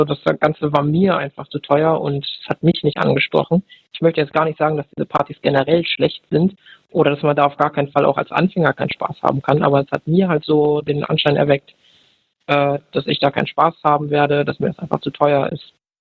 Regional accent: Bremen, Germany; ich komme aus Bremen

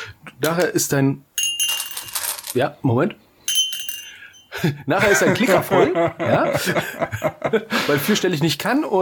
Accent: Berlin, Germany; ich war in meiner Heimatstadt, ja, in Berlin

